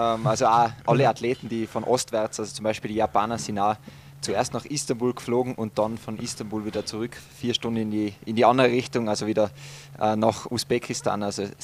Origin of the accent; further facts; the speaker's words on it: Tyrol, Austria; accent: Tyrolean; Ich werde mich auf jeden Fall bemühen und meinen Dialekt, dass das sich halbwegs im Grenzen hält.